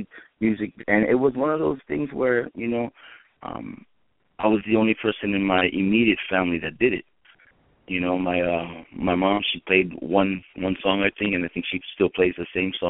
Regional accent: Hawaii, United States; And, you know, growing up in Hawaii, I was always playing music. I mean, I started playing the ukulele at about 10 years old.

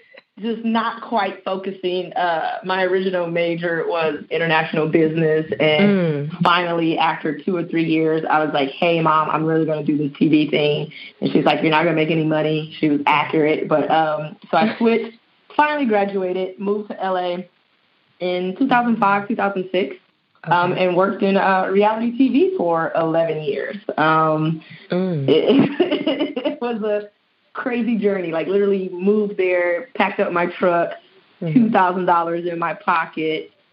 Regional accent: Detroit, Michigan, United States; So I'm from Detroit. I went to college for television and digital media.

